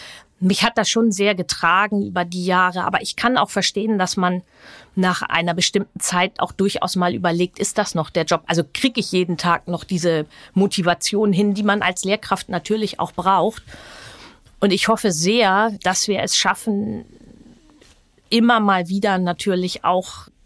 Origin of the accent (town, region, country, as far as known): Schleswig-Holstein, Germany; born or raised there; also born or lived in Hamburg